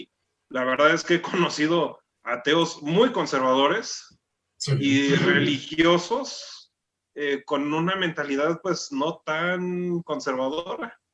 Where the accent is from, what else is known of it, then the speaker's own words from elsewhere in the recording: Guanajuato, Mexico; No, yo soy de acá de Guanajuato, imagínate.